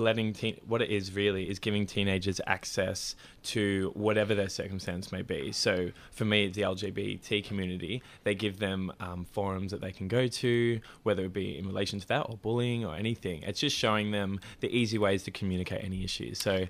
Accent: Melbourne, Victoria, Australia; Yes, eastern suburbs.

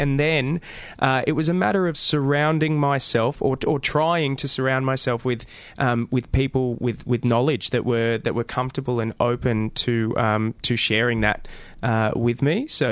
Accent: Wagga Wagga, New South Wales, Australia; I'm a Wiradjuri man from country New South Wales. I grew up predominantly in Wagga Wagga. Means land of many crows, and my family from the Brungle Mission.

